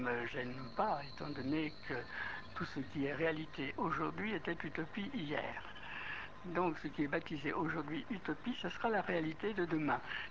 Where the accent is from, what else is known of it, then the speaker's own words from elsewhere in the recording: France; born there; je suis né par hasard en France, je suis par hasard français, je n'y suis pour rien, je n'en ai ni honte ni gloire. Et je suis homme d'abord et citoyen du monde